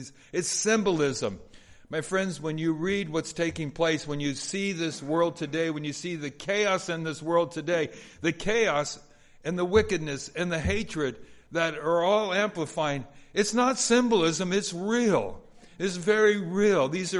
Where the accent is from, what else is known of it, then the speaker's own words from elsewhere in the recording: Los Angeles, California, United States; But when my dad passed away in 2010, we grew up in Southeast LA, so they sold the house